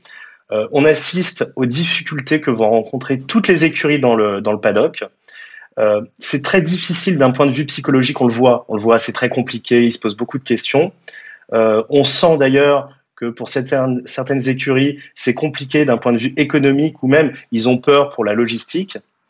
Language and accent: French; France; Donc là, on est fiers, en plus, en tant que Français.